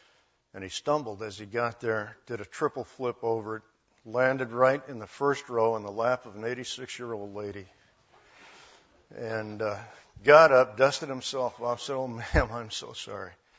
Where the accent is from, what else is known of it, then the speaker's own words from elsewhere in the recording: California, United States; I grew up in Southern California, and everybody from the desert Southwest has had a run-in at some time in their childhood with the valley fever.